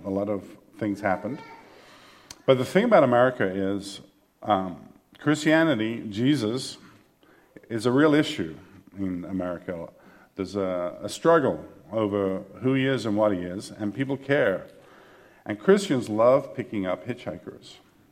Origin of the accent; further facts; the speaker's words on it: England, United Kingdom; I grew up in England. I'm a dual citizen, English and American, British and American.